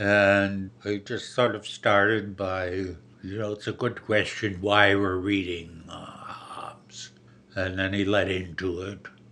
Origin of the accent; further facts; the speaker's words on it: Cleveland, Ohio, United States; I knew where I was raised in Cleveland, especially young Jewish intellectuals.